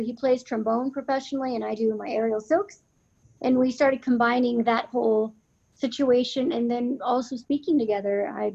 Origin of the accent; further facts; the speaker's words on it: United States; born there; I was born in the States. A lot of people think I was born in Romania, but my biological family is from Romania and then moved to the US and then I was put up for adoption here.